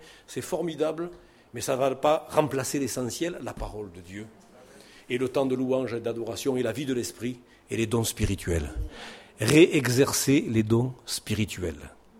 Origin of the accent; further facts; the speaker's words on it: Marseille, Provence-Alpes-Côte d'Azur, France; Parce que je suis un Marseillais, fier d'être Marseillais.